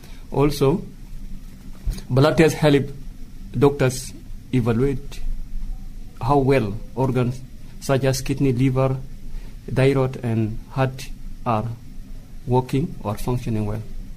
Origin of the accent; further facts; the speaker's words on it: South Sudan; I am a youth from South Sudan.